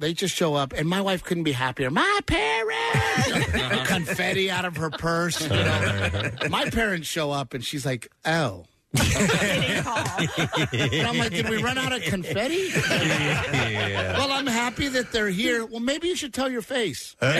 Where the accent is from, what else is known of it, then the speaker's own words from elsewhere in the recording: Portland, Texas, United States; now in Los Angeles, United States; I grew up in Portland, Texas, right. Me and my wife, which is weird. Town of 10,000 people.